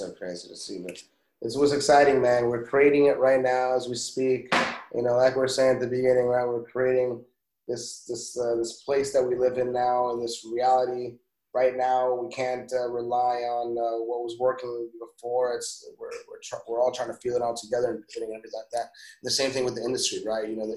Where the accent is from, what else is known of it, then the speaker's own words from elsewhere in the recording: Oklahoma, United States; I've been smoking weed, and I'm up from Oklahoma, you know what I mean?